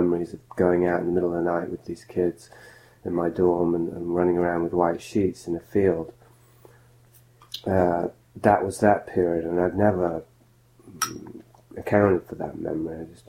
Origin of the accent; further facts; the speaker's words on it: Yorkshire and the Humber, United Kingdom; because I grew up in Yorkshire